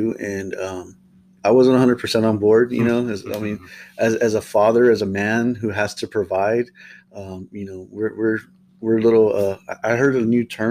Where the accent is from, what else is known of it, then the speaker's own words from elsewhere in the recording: San Antonio, Texas, United States; I'm from here, yep. Born and raised in San Antonio. We left for a while. Did some work up in the Austin area.